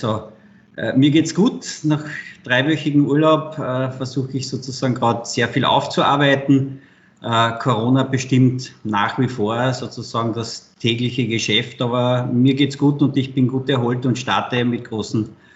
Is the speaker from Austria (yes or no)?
yes; Carinthia, Austria; ich bin Kärntner